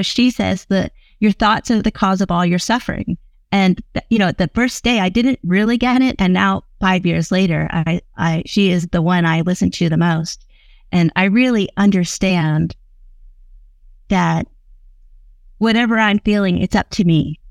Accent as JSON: {"language": "English", "town": "Miami", "region": "Florida", "country": "United States", "said": "I'm from Miami, Florida, and I ended up in Idaho."}